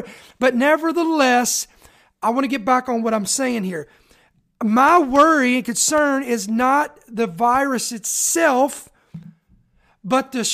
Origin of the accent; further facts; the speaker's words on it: Indiana, United States; and 1 in Indiana. That's my home state.